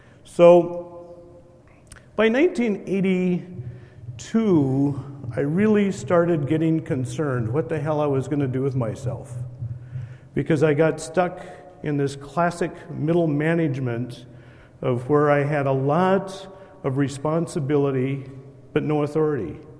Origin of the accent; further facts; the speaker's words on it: North Dakota, United States; now in Twin Cities, United States; I grew up in North Dakota, south of Fargo, in barley country.